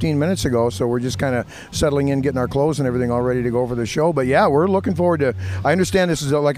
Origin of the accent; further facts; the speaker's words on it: Minnesota, United States; Well, we're all from the Twin City area and a few guys in Wisconsin.